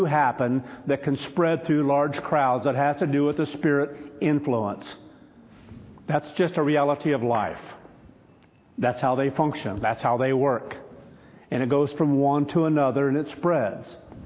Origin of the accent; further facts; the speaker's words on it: Kansas, United States; I'm sure it's in farming communities where I grew up in Kansas